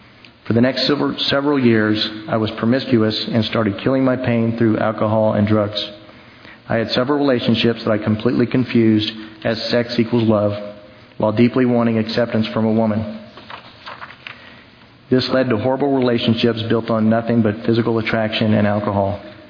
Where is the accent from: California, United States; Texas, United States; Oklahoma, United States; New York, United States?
Texas, United States; San Antonio; I was raised in San Antonio by my parents until the age of 6, when my father, who was in the Army, went to Vietnam for a year.